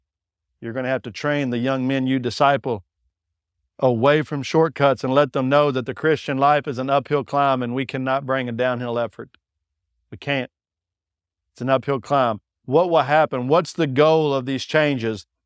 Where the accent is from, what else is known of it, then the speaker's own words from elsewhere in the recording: Texas, United States; I'm from Texas. You got to be careful drawing things, bro.